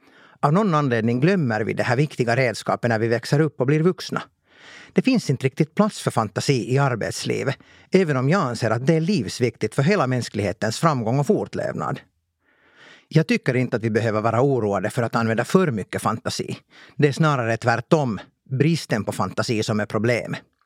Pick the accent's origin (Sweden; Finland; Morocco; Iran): Finland; Espoo, Uusimaa; also born or lived in Kauniainen; När jag växte upp i Esbo och Grankulla på 80- och 90-talet var jag mer inställd på att bli diplomat, kock eller pilot.